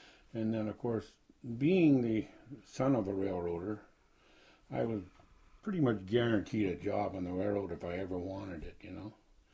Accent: Thunder Bay, Ontario, Canada; also born or lived in Gilbert Plains; And then we moved to Thunder Bay and right. Fort William at the time.

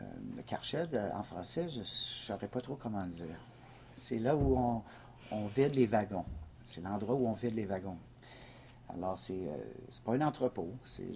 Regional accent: Saint-Hyacinthe, Quebec, Canada; born there; moved away as an adult; J'ai 50 ans. Je suis né en 1962 à Saint-Hyacinthe, qui est 30 km en dehors de Montréal.

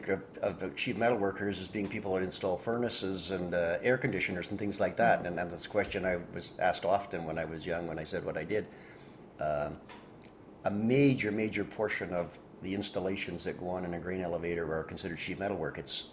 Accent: Thunder Bay, Ontario, Canada; Well, you're never far away from a grain elevator when you live in Thunder Bay. So I grew up on Empire Avenue in Port Arthur as a young man. And then when I married, my wife and I lived on Mary Street in Westport for a while, and then in Northwood

